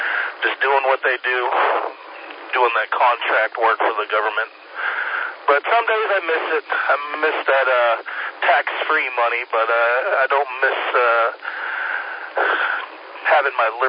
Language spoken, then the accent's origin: English; Charleston, South Carolina, United States; now in Greenville, United States; I'm a transplant from Charleston, working up here in Greenville.